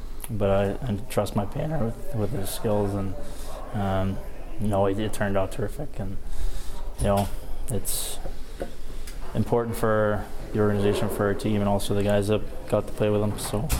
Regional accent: United States; being an American, a fellow old teammate

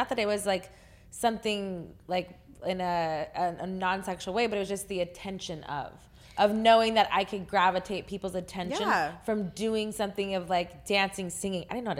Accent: Texas, United States; I'm from Texas.

